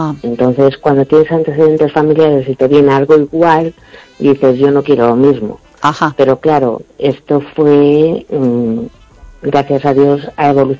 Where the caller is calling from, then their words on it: A Coruña, Galicia, Spain; de La Coruña.